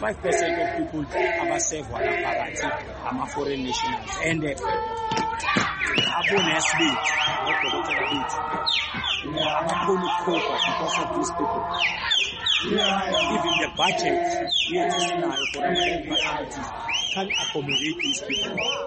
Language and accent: English; South Africa; No, I'm a South African